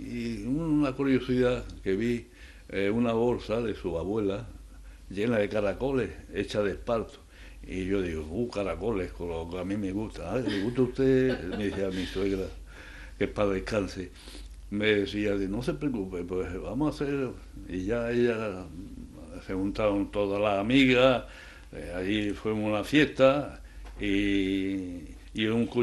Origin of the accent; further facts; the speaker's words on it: Atarfe, Andalusia, Spain; porque soy de Granada, de un pueblo de Atalfe